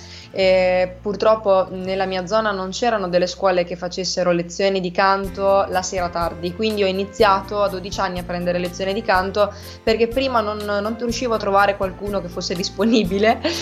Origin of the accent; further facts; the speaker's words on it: Urbino, Marche, Italy; vengo da Urbino, questo l'hai giustamente già anticipato tu. Ho 27 anni